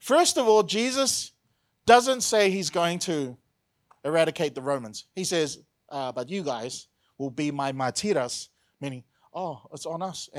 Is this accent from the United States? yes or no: no; New Zealand; Or like for me, right, as a New Zealander, as the world champions of rugby, I'm prophesying right now, right?